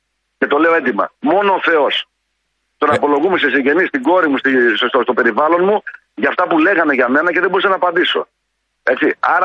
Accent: Macedonia, Greece; Είμαι από τη Μακεδονία, όπως και εσύ

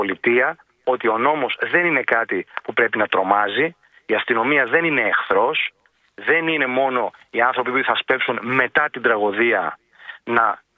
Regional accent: Patras, Western Greece, Greece; born there; now in Athens, Greece; στην Πάτρα γεννήθηκα και στην Αθήνα ζω τα τελευταία πάρα πολλά χρόνια.

